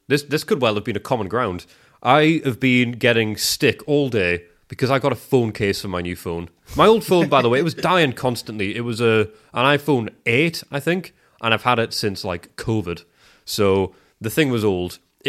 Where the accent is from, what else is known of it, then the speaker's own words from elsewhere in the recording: United States; I love, as an American, hearing the cool things you Brits have and say